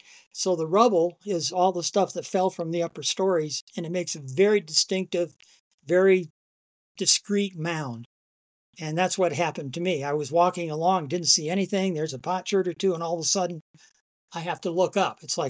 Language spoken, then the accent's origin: English; Michigan, United States; moved away; I grew up in Michigan. Wanted to be a herpetologist. That was my sort of goal in life once I got old enough to have a goal. And our family moved to Arizona in the mid-60s.